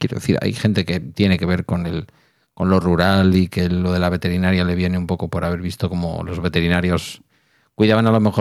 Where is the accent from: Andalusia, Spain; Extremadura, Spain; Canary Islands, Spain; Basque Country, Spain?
Basque Country, Spain; also born or lived in Murcia; Ya sabes que los vascos decimos que somos vascos y ya es una autodeclaración total.